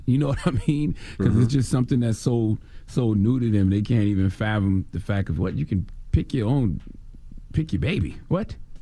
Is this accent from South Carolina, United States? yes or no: yes; Moss Corner, South Carolina, United States; Because I'm from South Carolina, of course, Moss Corner, South Carolina. And growing up, the Braves games used to always play on TBS and TNT.